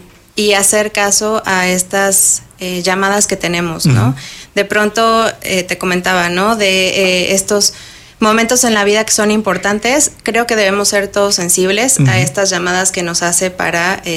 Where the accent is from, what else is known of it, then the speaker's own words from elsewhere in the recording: Mexico City, Mexico; born there; also born or lived in Madrid / Chicago / London; now in Querétaro, Mexico; Yo nací aquí en la Ciudad de México, y después me fui a vivir a diferentes países. Estuve viviendo en Madrid, en Chicago, en Londres, y después regreso a la Ciudad de México, Y después me vengo a vivir aquí a Querétaro. Ya llevo aquí 8 años